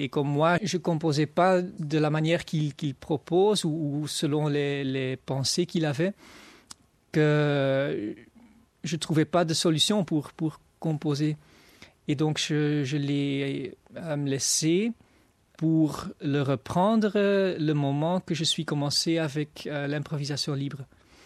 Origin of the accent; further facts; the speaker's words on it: Antwerp, Flanders, Belgium; French is a second language; also born or lived in Kortrijk / Brussels / Barcelona; De Belgique, en fait. Je suis né à West-Vlaanderen, Kortrijk. Et j'ai vécu presque toute ma vie, pour le moment, à Anvers. J'ai vécu 4 ans ici à Bruxelles, quand j'étudiais l'ingénierie au VUB. Et après, j'ai vécu une année à Barcelone. Et après, je suis revenu à Anvers